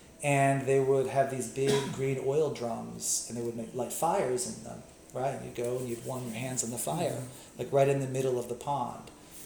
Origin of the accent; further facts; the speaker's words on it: Maryland, United States; But it's about where I grew up in Maryland, in suburban Maryland.